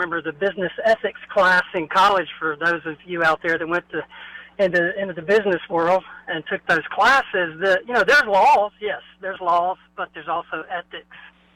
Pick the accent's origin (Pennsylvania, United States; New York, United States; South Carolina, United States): South Carolina, United States; Greenville; especially me growing up around Greenville, South Carolina